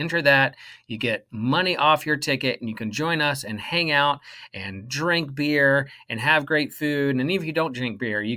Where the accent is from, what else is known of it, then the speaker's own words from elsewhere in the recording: Chapel Hill, North Carolina, United States; We are part of Theology Beer Camp in Chapel Hill, North Carolina, at my home church in my hometown.